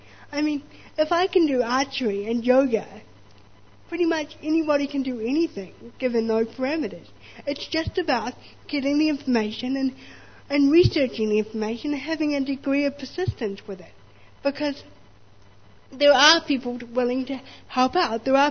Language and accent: English; Titirangi, Auckland, New Zealand; I was born in Titirangi. Yay! Go to the ring! But I moved to Auckland very quickly after we realised how sick I was going to be